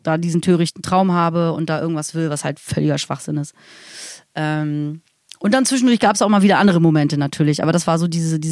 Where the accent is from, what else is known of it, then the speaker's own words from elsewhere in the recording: Hamburg, Germany; moved away as an adult; now in Berlin, Germany; ich bin ja in Hamburg aufgewachsen